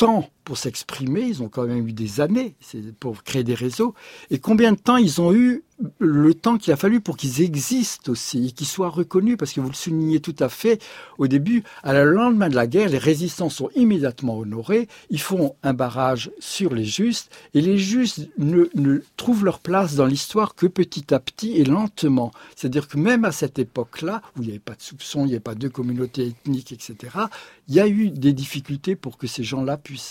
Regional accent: Le Chambon-sur-Lignon, Auvergne-Rhône-Alpes, France; justement parce que je suis du Chambon-Sillignon

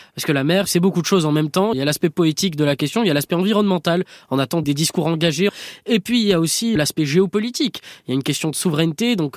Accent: Casablanca, Casablanca-Settat, Morocco; je suis né à Casablanca, au Maroc. Voilà, d'accord. J'ai grandi avec l'Atlantique et avec la Méditerranée.

